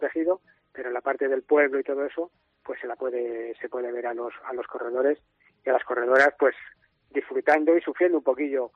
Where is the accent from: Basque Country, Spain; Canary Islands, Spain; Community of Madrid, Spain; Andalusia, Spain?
Community of Madrid, Spain; San Lorenzo de El Escorial; la gente que somos de aquí de San Lorenzo del Escorial, en vivir y estar en un sitio que es espectacular.